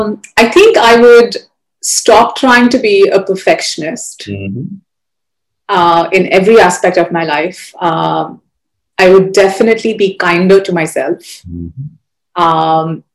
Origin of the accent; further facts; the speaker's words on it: India; like growing up in India, I think because of the way the school system is